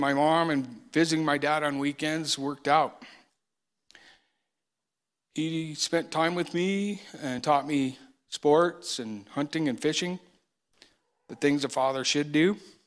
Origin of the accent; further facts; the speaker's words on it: Alamosa, Colorado, United States; born there; I was born in Alamosa, Colorado in 1968. I was the baby of the family and the youngest of 10 cousins.